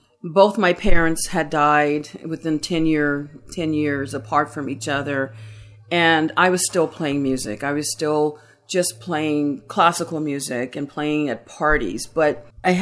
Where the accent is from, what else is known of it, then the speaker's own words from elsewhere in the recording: Pasadena, California, United States; also born or lived in Los Angeles; I was raised in Los Angeles to the age of 7, and then my parents divorced, and my mom moved us to Pasadena, Altadena area.